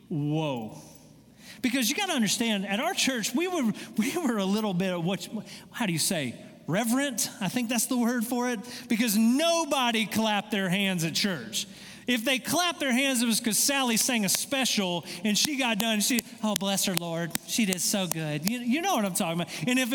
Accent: Loganville, Georgia, United States; So I grew up right outside of Atlanta. I grew up in a town in between Atlanta and Athens. Go Dogs. It was called Loganville.

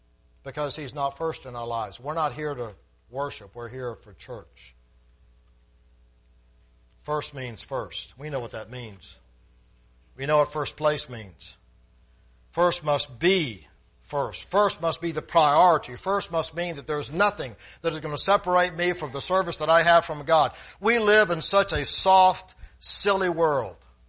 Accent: Plant City, Florida, United States; I remember growing up in Plant City of some of the young people older than I was that they would be playing football.

